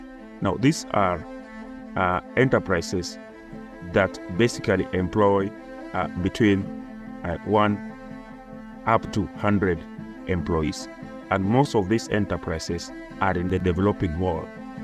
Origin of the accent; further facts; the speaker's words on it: Kisumu, Kisumu County, Kenya; born there; I was born in Kenya, a place called Kisumu. Kisumu is from the capital city of Kenya. Is a 1 hour flight, and it's found on the western part of Kenya.